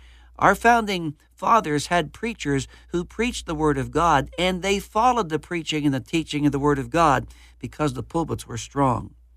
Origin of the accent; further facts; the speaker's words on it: United States; I'm so thankful that I am an American, and praise the Lord for the fact that He has put me in this country.